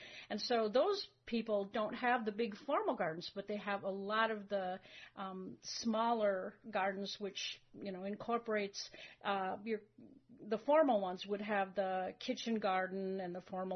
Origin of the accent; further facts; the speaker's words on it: Michigan, United States; now in California, United States; And even though I'm here coming from Michigan, and there were a lot of plants here in California I didn't know what they were.